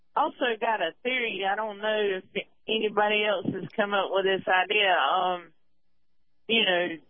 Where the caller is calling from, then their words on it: Georgia, United States; I'm also calling from Georgia.